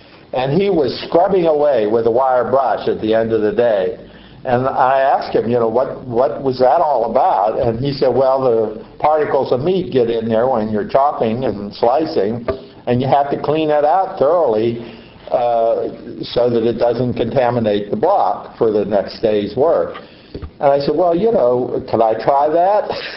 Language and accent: English; Export, Pennsylvania, United States; born there; And I was born in Export, so I didn't have as much opportunity to enjoy Frank as many of you did.